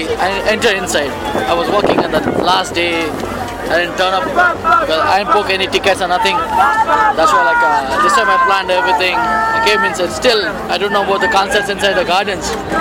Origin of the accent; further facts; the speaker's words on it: India; English is a second language; now in Glasgow, United Kingdom; I live in Glasgow, but I'm from India.